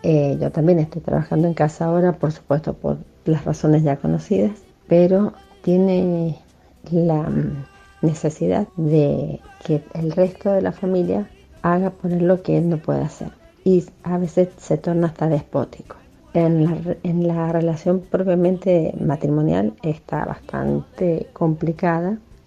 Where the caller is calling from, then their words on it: Mendoza, Argentina; de Mendoza y en realidad se nos está complicando cada vez más la convivencia